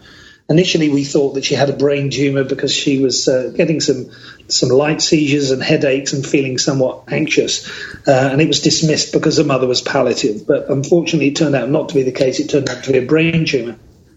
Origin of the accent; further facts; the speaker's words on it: United Kingdom; born and raised in the United Kingdom with a father and grandfather who were both horticulturists, grew up living on a nursery